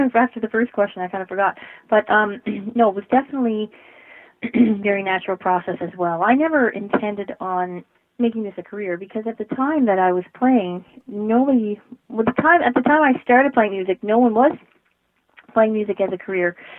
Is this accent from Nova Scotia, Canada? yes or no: yes; Nova Scotia, Canada; I grew up in Cape Breton Island, of course, and it's such a musical place, in particular fiddle music, and I grew up in the thick of that.